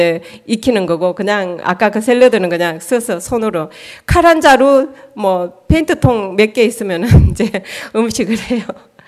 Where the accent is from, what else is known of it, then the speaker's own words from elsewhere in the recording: South Korea; 우리는 한국 사람이라고 이제 우리 태극기라고 이렇게 늘 아이들한테 알려줬어요